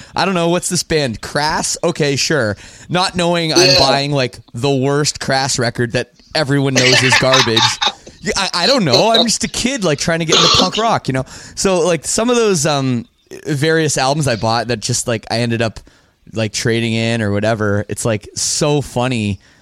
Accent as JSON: {"language": "English", "country": "Canada", "said": "Like, the amount of CDs I bought, man, like, because I'm from Canada too, and some stuff was really expensive."}